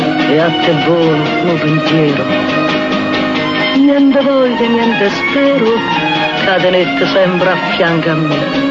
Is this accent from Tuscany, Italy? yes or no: no; Rome, Lazio, Italy; born there; Io sono nata a Roma e so anche dove, a Porta Pia, si figuri.